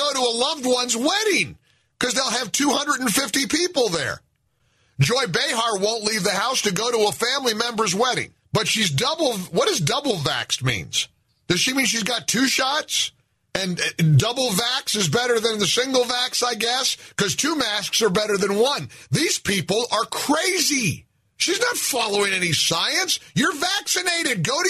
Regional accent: New York, United States; I'm a New Yorker. Fear's my life

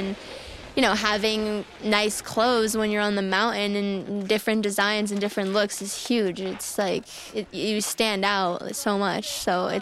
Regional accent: United States; I'm from the United States, and I just got a silver medal in the snowboard slope style event.

